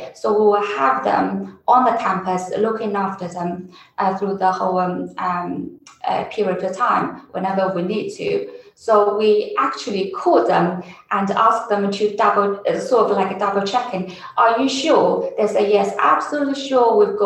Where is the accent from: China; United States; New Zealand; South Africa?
China; Wuhan, Hubei; But as I said, I'm from Wuhan and I heard all the news and also hold all the important information about how this disease could spread very quickly